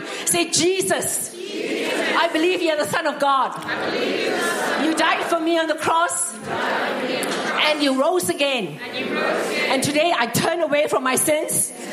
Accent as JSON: {"language": "English", "region": "Western Australia", "country": "Australia", "said": "I'm from Western Australia. I really love Melbourne"}